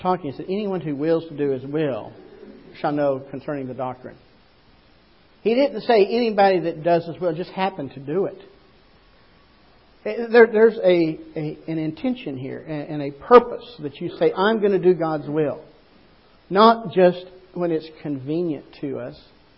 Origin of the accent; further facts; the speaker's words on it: Oklahoma, United States; Oklahoma, I'll say that. I'm from Oklahoma.